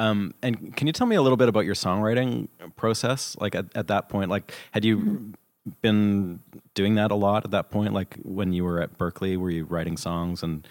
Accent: Canada; Hey, I'm from Canada.

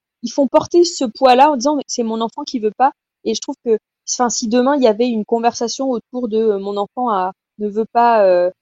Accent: France; la moyenne où chez nous en France, on passe les enfants face route.

